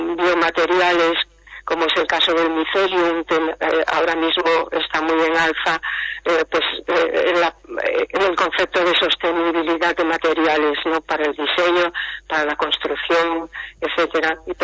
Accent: Galicia, Spain; Catalan is a second language; now in Barcelona, Spain; jo soc de Barcelona, encara que parlo una mica difícil, una mica català, però parlo, i sí, sí, bueno, soc en gallega, però bueno, considero de Barcelona perquè porto molts anys aquí.

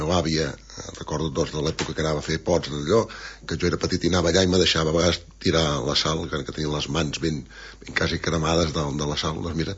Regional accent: L'Escala, Catalonia, Spain; Ostres, és que sóc de l'Escala.

